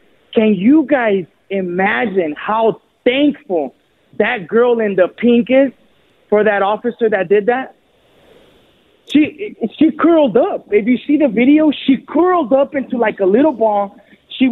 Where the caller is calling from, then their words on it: Madera, California, United States; calling from Madera.